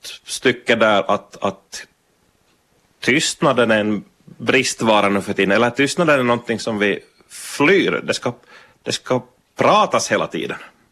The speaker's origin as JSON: {"language": "Swedish", "country": "Finland", "said": "Det är en kunskap som vi finländare i alla fall tidigare har varit bra på. Det att umgås utan ord."}